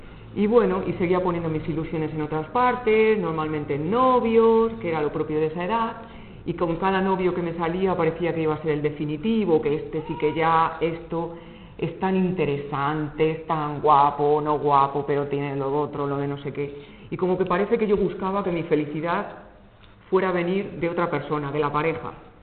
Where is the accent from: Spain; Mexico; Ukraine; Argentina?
Spain; Alcorcón, Community of Madrid; seguramente y que, bueno, yo soy de aquí, de Alcorcón, o allí es donde nací y donde transcurrió mi infancia y mi juventud.